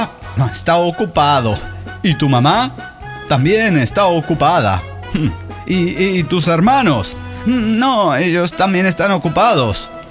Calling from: Nezahualcóyotl, State of Mexico, Mexico; Soy el antisocial de Nezahualcóyotl.

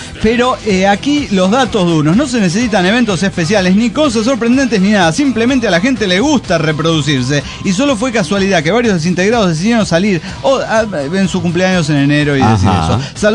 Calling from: Morelia, Michoacán, Mexico; de Morelia, Michoacán.

